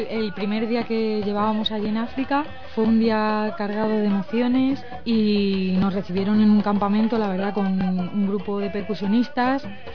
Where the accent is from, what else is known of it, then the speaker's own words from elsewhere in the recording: Spain; nosotros que venimos de España y de pringados un poco